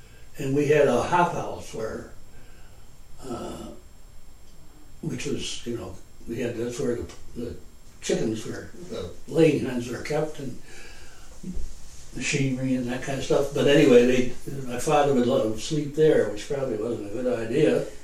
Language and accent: English; New York, United States; the traffic, you know, became a main east-west artery here in New York.